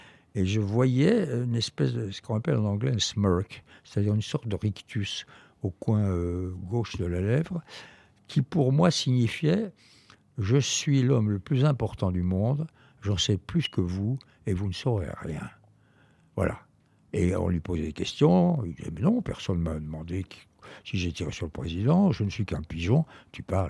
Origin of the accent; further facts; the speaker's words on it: France; Il est là, il se balade et il entend mon accent français. Il me dit « Ah, okay, vous êtes quoi ?» Je dis « I'm French, je suis français. »